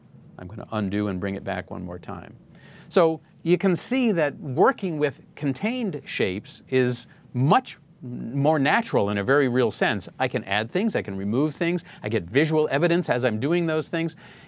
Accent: Boston, Massachusetts, United States; And this time it'll be my hometown, Boston.

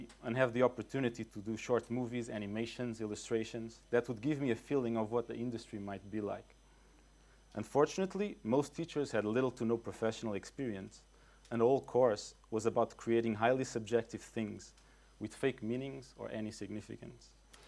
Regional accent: Lisbon, Portugal; born there; English is a second language; I was born in Lisboa, and I studied in Fine Arts

